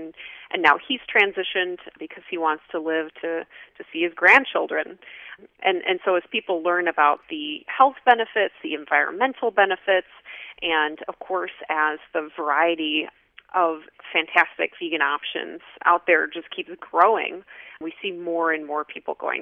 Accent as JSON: {"language": "English", "region": "Midwest", "country": "United States", "said": "I'm from the Midwest. I like my comfort food"}